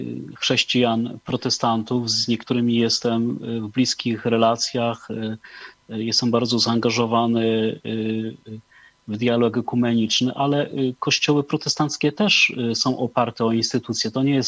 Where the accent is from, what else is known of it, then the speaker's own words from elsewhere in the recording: Łódź, Łódź Voivodeship, Poland; Jestem z Łodzi i mam naprawdę dużo dobrych, ciepłych słów